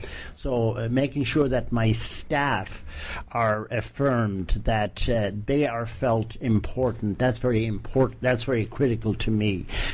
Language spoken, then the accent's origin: English; Ireland; Growing up in Ireland